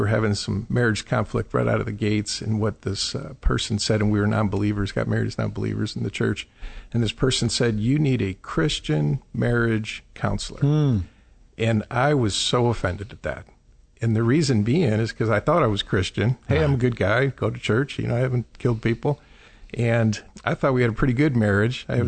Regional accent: Chicago, Illinois, United States; also born or lived in Peoria; so I grew up in Chicago, grew up in a church that was very much focused on works and what I needed to do. Moved to Peoria

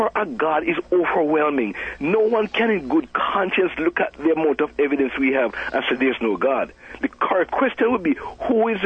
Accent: Jamaica; now in United States; Yes, I grew up in Jamaica, I should say, you know. I've been in America since 1984. And my faith journey was interesting because I grew up in a Christian home.

